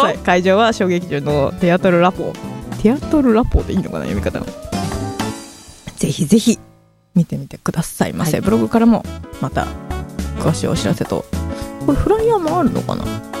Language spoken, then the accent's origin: Japanese; Kansai, Japan; 私関西人としてコメディを極めるべきだゆいちゃんもね同じ関西出身なんで